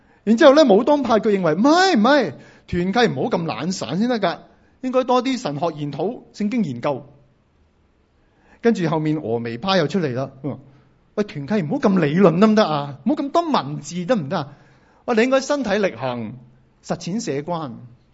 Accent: Hong Kong; 以往我们香港人在权力面前，我们会力争空间，摆事实讲道理

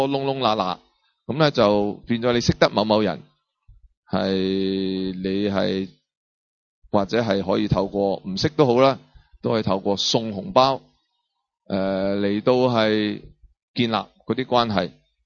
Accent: Hong Kong; 一定係咁啊，我哋香港人欠人人情㗎嘛，人情债㗎嘛。

